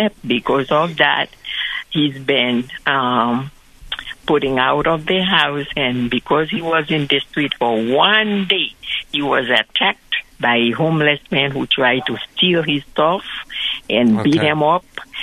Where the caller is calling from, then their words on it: Atlanta, Georgia, United States; I'm calling you from Atlanta, Georgia.